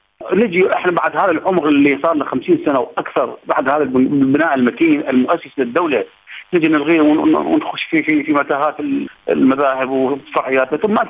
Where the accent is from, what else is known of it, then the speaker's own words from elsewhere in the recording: Iraq; إحنا نطمح بأن تكون هناك قوانين تجمعنا كعراقيين كمواطنين.